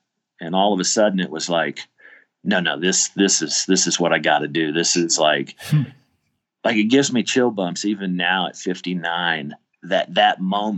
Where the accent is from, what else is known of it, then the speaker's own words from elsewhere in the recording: Richardson, Texas, United States; no, I grew up in Richardson, Texas, outside of Dallas. It was pretty much flat.